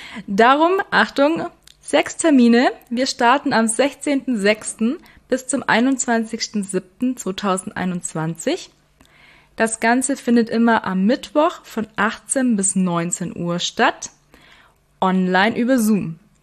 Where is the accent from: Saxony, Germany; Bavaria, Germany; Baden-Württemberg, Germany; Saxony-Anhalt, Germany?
Bavaria, Germany; Weißenhorn; Ich komme aus Weißenhorn, darum wird es ans Weißenhorner Tierheim gehen.